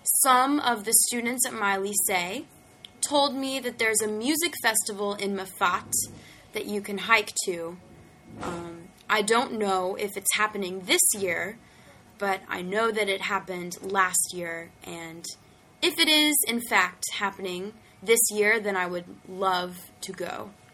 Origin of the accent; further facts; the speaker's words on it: New Orleans, Louisiana, United States; I come from the United States. My state of origin is Louisiana, and the city I'm from is the biggest city in Louisiana. It's called New Orleans. I'm 23 years old.